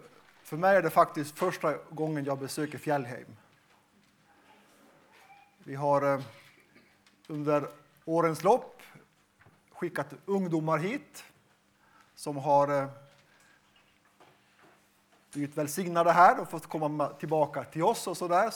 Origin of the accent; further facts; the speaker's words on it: Pajala, Norrbotten County, Sweden; first language Meänkieli; Swedish is a second language; Jag är uppvuxen utanför Pajala. I en tvåspråkig miljö. Mitt första språk är tornedalsfinska eller kvenska som man säger här. Svenska lärde jag mig i skolan.